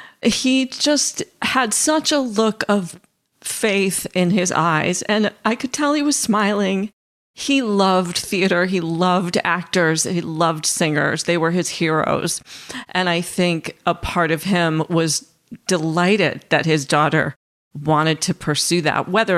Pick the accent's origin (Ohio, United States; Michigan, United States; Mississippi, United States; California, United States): Michigan, United States; Detroit; the national tour of the musical Annie came through my hometown of Detroit.